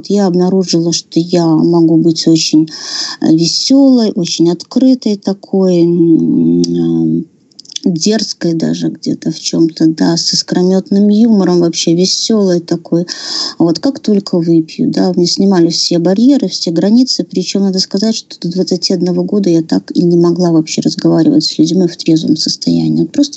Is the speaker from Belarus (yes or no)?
yes; Belarus; Итак, я из Беларуси. У меня 3 года 7 месяцев трезвости, мне 44 года